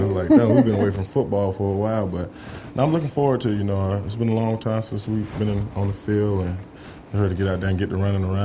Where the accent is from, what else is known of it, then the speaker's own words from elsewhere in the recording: Rock Hill, South Carolina, United States; Jonathan Joseph from the same area. I'm from Rock Hill, South Carolina.